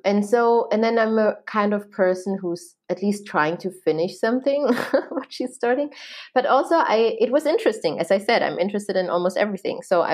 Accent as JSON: {"language": "English", "country": "Germany", "tie": "born or raised there", "second_language": "English", "said": "So I'm German. So I was born and raised in Germany. And so I went to Leipzig University and I studied there."}